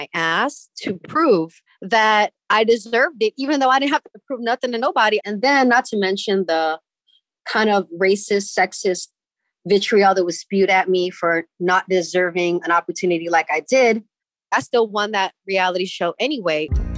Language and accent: English; California, United States; I'm from the Bay. I listen